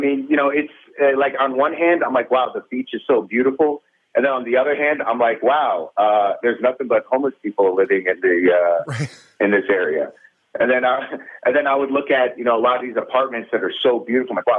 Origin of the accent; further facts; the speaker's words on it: Detroit, Michigan, United States; as a kid, especially growing up in Detroit, I'm around so many different religions and faiths.